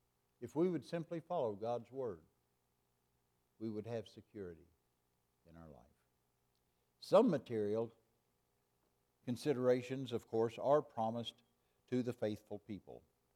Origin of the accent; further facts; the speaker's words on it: Claremore, Oklahoma, United States; When I was a kid growing up in Claremore, Oklahoma, that back door was never locked.